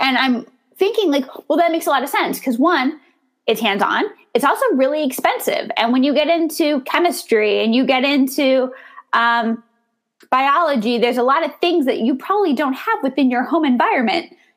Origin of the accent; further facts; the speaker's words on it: Indiana, United States; born there; even though my husband's from Indiana and I was born in Indiana, but still.